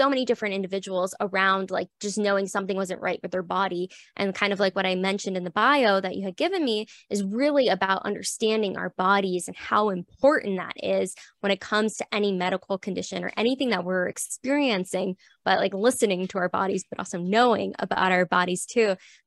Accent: Florida, United States; I mean, I grew up in Florida too. Hurricanes happen a lot.

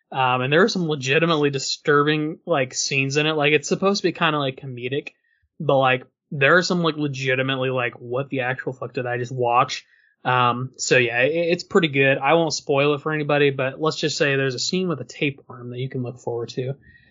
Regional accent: Midwest, United States; I have an irrational fear of tornadoes. Growing up in the Midwest, it didn't happen like super duper often

